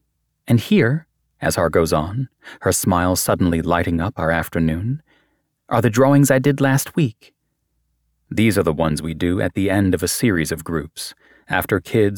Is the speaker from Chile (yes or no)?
no; United States; I'm an American psychiatrist and have been working in Gaza since 2002